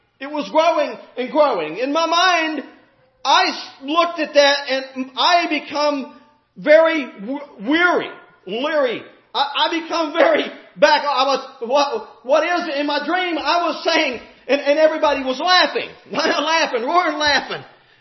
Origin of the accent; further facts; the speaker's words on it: Webster Springs, West Virginia, United States; I was standing along my hometown, probably only Robin and Alan would know what I'm talking about, little town of Webster Springs.